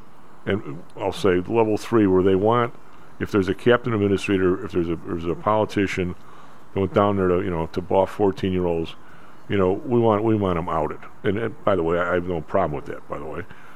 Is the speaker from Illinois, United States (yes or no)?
yes; Illinois, United States; I'm from Illinois. I never knew the name.